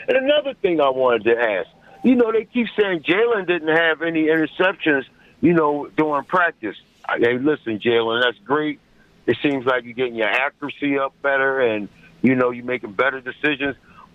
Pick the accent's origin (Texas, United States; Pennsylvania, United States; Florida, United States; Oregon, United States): Pennsylvania, United States; Philadelphia; Hey, man, I'm going to keep it basic. I'm from Philly.